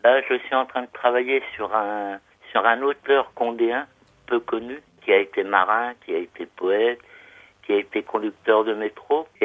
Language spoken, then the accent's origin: French; Caen, Normandy, France; born there; Oui, je suis né à Caen.